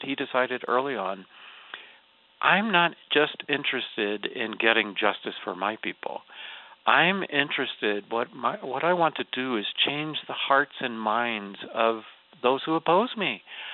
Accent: Atlanta, Georgia, United States; When I grew up in Atlanta, the church I went to saw him as the enemy, the bad guy.

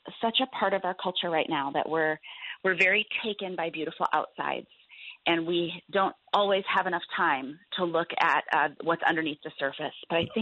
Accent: Midwest, United States; Well, you know, I'm a Midwesterner, and as I mentioned, a pastor's daughter, and I come from a family of hard workers, people who farm and run companies and do sheet metal

